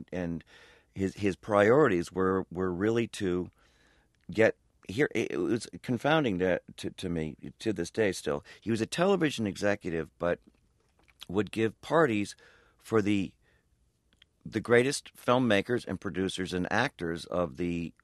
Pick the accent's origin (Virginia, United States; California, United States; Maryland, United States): California, United States; Los Angeles; also born or lived in New York; I grew up in Los Angeles and in New York, and ended up in the entertainment business.